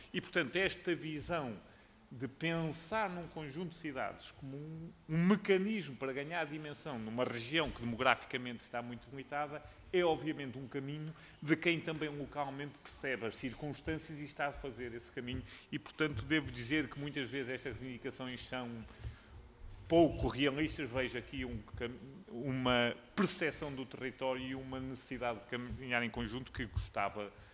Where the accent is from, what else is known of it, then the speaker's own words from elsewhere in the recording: Norte, Portugal; e eu não sou do Alentejo, sou do Norte